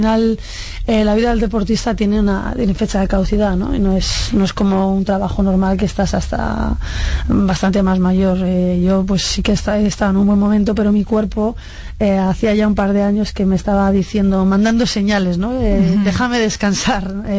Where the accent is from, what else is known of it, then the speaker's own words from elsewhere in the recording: Alcobendas, Community of Madrid, Spain; Empecé haciendo atletismo allí, pero sí, es verdad, soy de Alcobendas. Mi familia, no recuerdan, mis abuelos míos son de Alcobendas de los pocos, ¿no?, de que han nacido allí